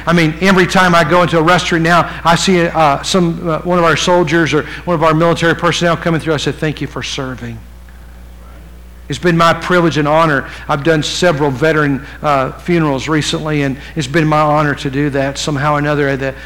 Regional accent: West Virginia, United States; It's not too far from where I grew up in West Virginia. It's about a five-hour drive

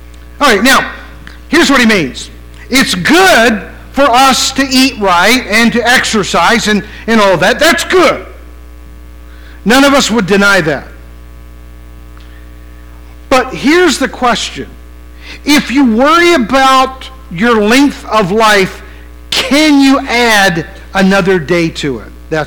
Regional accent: California, United States; "I'm doing great. Where are you from?" "I'm from California."

